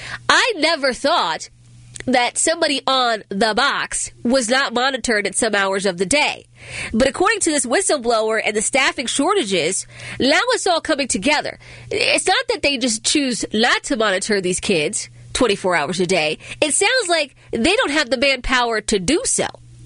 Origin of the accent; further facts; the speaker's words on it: Accokeek, Maryland, United States; I know exactly where Sheltenham is. I grew up in Accokeek. That's in Prince George's County.